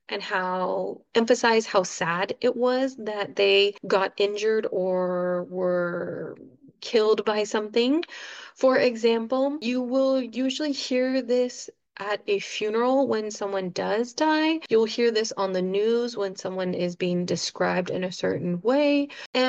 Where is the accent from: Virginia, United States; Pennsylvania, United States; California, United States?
California, United States; Of course, I'm from the United States. I'm from Southern California, and that is my particular context for this word.